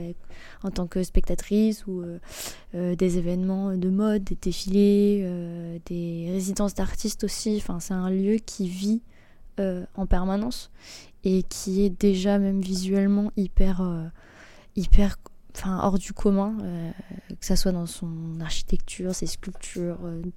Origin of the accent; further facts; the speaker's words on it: Bordeaux, Nouvelle-Aquitaine, France; je suis de Bordeaux depuis que je suis toute petite, depuis mes 2 ans, et j'ai évolué dans Bordeaux et j'ai vu l'évolution.